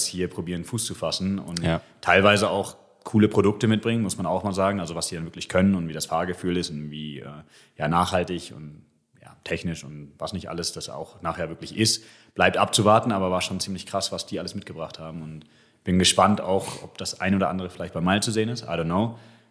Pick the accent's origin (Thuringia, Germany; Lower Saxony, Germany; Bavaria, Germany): Bavaria, Germany; Munich; Als Münchner super.